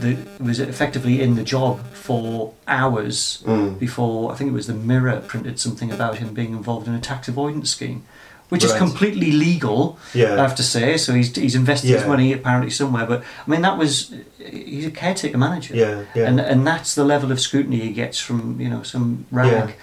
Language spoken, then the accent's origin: English; England, United Kingdom; you know, I'm an English person, very much behind Wales and Northern Ireland and the Republic